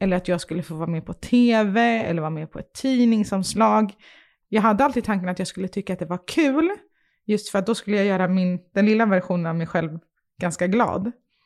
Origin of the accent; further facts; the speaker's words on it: Stockholm, Stockholm County, Sweden; i och med min uppväxt på Södermalm så har jag alltid varit konstig.